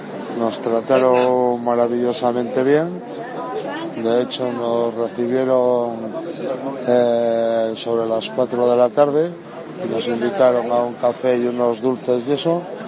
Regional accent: León, Castile and León, Spain; ya se sabe cómo somos los de León en el tema de la visita a los bares de hostelería

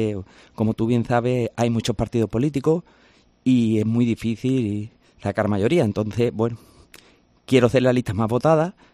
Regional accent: Manzanilla, Andalusia, Spain; veo cómo está mi pueblo, es que esto ha sido lo que me ha iniciado a hacer, a decir, ¿por qué el pueblo tiene que estar así? Esto no puede, porque los pueblos alrededor están muy bien y Manzanilla está muy mal.

